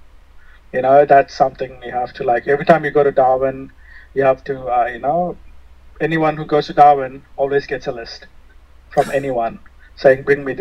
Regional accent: India; Just because they're Indian and I'm Indian, we are like friends.

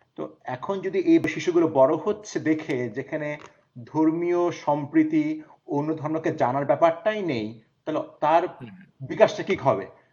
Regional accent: Bangladesh; আমি ব্যক্তিগতভাবে বাংলাদেশে বড় হয়েছি, আমার প্রাথমিক শিক্ষা, মাধ্যমিক শিক্ষা, স্নাতক, স্নাতকোত্তর একটা পর্যায়ে বাংলাদেশেই ছিলাম।

